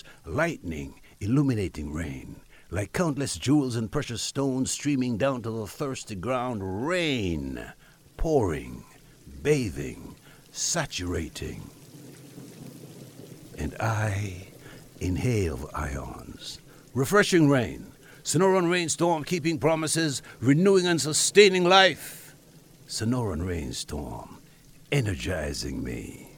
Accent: Jamaica; You know, I grew up in the Caribbean, grew up in Jamaica

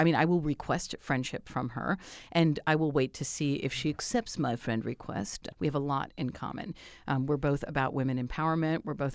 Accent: United States; I'm an American. I was born here and I'm a girl.

